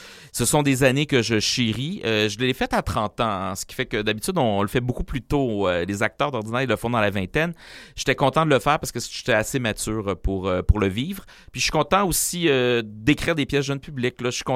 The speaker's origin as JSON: {"language": "French", "town": "Montreal", "region": "Quebec", "country": "Canada", "tie": "born or raised there", "said": "C'était Mercier, Tétroville, c'est là où j'ai grandi enfant."}